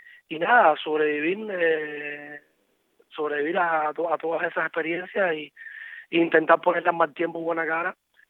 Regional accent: Cuba; now in Spain; desde que me fui a España, de Cuba, en el año 97, definitivamente he estado en Cuba como 3 veces.

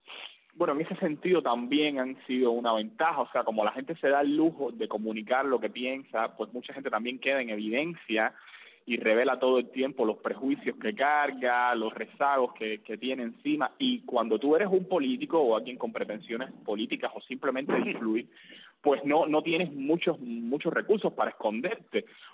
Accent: Cuba; Así somos los cubanos

